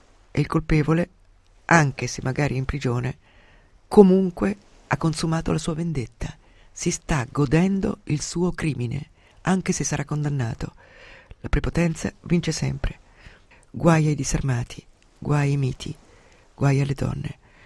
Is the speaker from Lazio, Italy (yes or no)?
no; Umbria, Italy; nel mio paese umbro